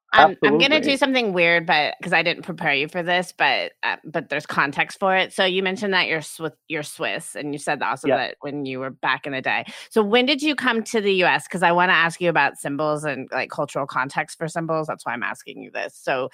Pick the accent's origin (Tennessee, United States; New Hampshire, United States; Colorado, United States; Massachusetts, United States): Colorado, United States; probably Americans from the South differently than like me. I'm from Colorado.